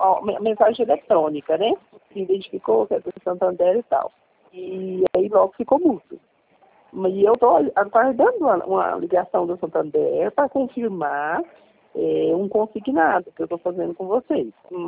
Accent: Pilar de Goiás, Goiás, Brazil; born there; Pilar de Goiás.

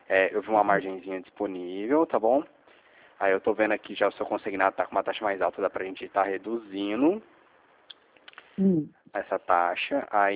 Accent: São José dos Campos, São Paulo, Brazil; sou de São José dos Campos, conhece?

